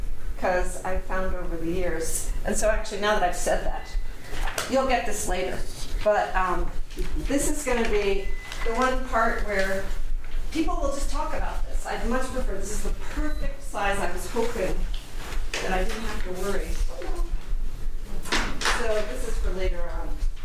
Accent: New York, United States; Because I grew up in New York. What can I say? I get talking fast, and I try hard not to.

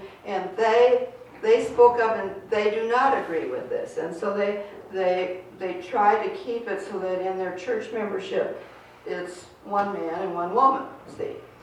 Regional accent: Dallas, Texas, United States; she found out I was from Dallas, Texas

